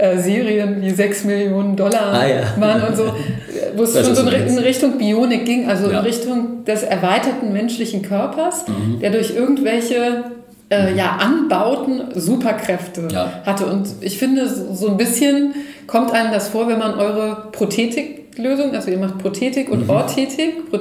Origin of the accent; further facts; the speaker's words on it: Göttingen, Lower Saxony, Germany; also ich komme aus Göttingen und wir sind in Duderstadt, das ist so eine halbe Stunde entfernt